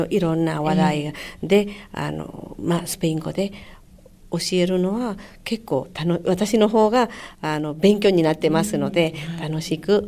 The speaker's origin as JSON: {"language": "Japanese", "country": "Mexico", "second_language": "Japanese", "said": "メキシコです。"}